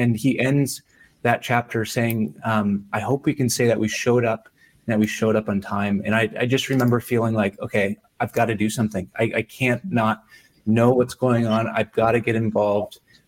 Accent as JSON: {"language": "English", "region": "Midwest", "country": "United States", "tie": "born or raised there", "said": "a world that I wasn't familiar with growing up in the Midwest"}